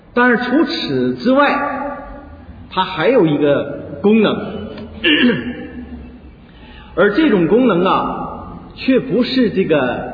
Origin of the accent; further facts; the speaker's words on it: China; 说西方讲一个信，我们中国人讲一个悟